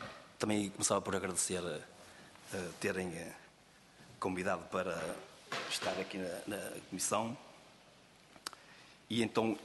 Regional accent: Vila Maior, Aveiro, Portugal; Eu sou de Vila Maior, Conselho de Santa Maria da Feira.

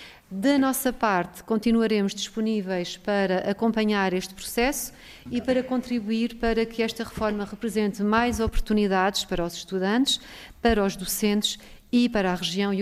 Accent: Leiria, Portugal; Sou do Distrito de Leiria, portanto, é um gosto para mim também estar aqui.

